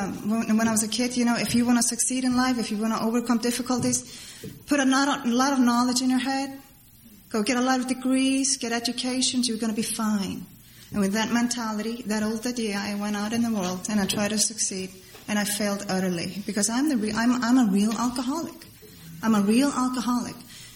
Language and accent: English; Iceland; English is a second language; I was born and raised in Iceland. Iceland is a little volcanic island up in the North Atlantic Ocean.